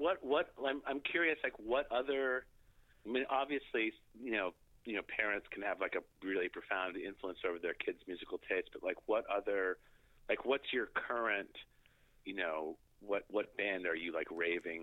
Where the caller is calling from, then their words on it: New York, United States; I'm in the Sullivan County in the Catskills, what was formerly known as the Borscht Belt, famous for the birthplace of stand-up comedy, I'm just about 5 minutes from Bethel, New York, where the Woodstock Festival happened.